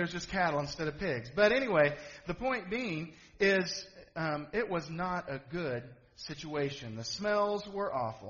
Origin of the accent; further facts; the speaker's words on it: Stanbury, United States; now in St. Louis, United States; primarily whenever we go to Stanbury, my hometown, like from here, it's 4 hours